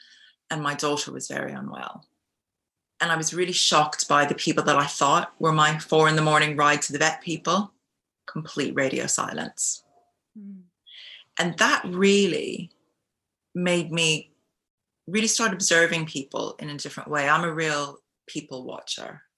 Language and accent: English; Canada; moved away; I'm Canadian, and we're just known to be these people who, like, we really look out for community.